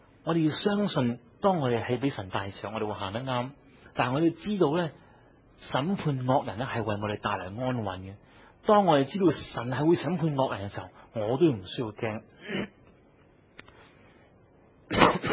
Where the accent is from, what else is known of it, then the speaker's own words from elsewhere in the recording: Hong Kong; 我们香港人都会这样，你很滑头啊